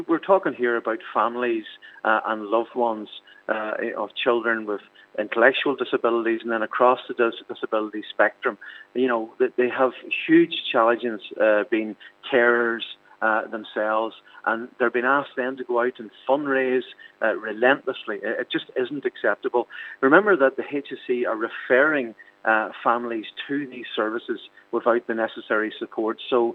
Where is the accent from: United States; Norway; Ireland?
Ireland; County Donegal; I'm from the Inishowen Peninsula.